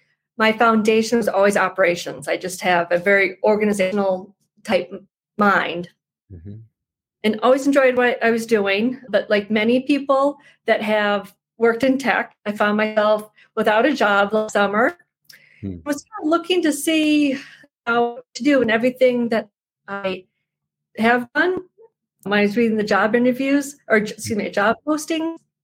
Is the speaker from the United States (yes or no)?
yes; Madison, Wisconsin, United States; So I grew up in Madison, Wisconsin. My parents own a men's clothing store.